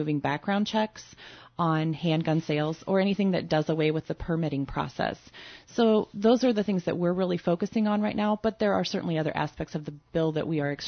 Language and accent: English; Ankeny, Iowa, United States; I am a volunteer, and I am a mom from Ankeny